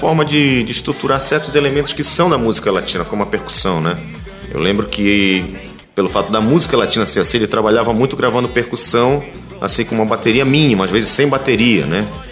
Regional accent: Belém, Pará, Brazil; also born or lived in São Paulo; Eu nasci, na verdade, em São Paulo, mas vim para cá com um ano e meio, né? Então fui criado em Belém, toda a minha influência, sotaque.

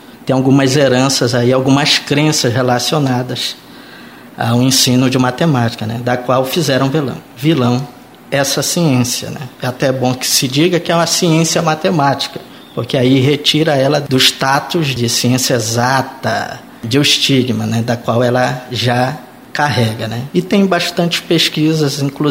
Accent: Afuá, Pará, Brazil; posso situar que eu sou dessa região marajoara, sou do interior do Pará, mais especificamente o Afuá, Marajó

